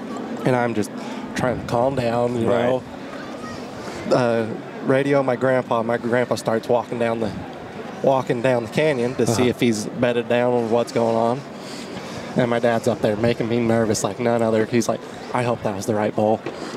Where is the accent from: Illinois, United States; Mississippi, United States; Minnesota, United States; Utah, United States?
Utah, United States; I'm from Utah, so I would have shot. I would have shot that one on the first day.